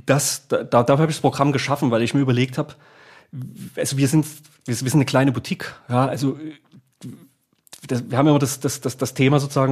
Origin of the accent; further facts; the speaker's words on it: Dresden, Saxony, Germany; ich habe ja immer noch die Verbindung zu Dresden und zu Sachsen, logischerweise, und auch zur TU. Ich bin in der TU quasi aufgewachsen, weil das mein Spielplatz war.